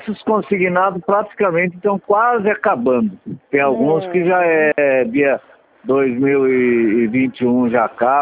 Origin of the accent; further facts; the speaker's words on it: São Paulo, Brazil; eu sou de São Paulo e estou morando aqui em Milwaukee, Mato Grosso do Sul.